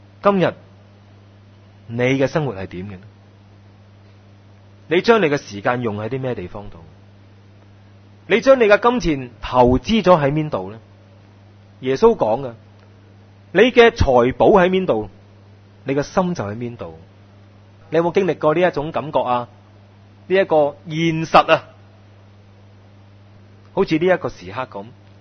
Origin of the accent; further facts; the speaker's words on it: Hong Kong; 不在症呢，是我哋香港人一个好严重的症状。